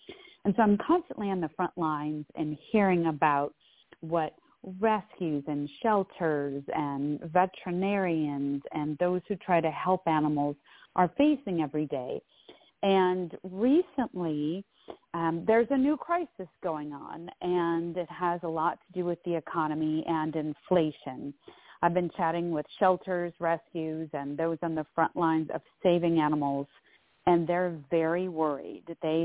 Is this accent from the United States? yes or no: yes; Chicago, Illinois, United States; now in Boston, United States; And I'm from Chicago originally, and also I've lived in Boston now for the past 23 years.